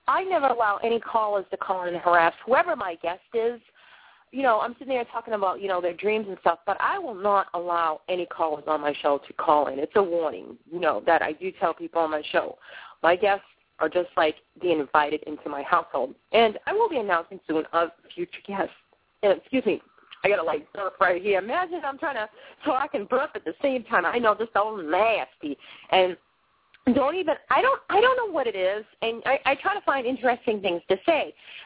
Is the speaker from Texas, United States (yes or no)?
no; Boston, Massachusetts, United States; I come from Boston, and I'm not just talking about the suburbs. I've lived in the inner cities of Boston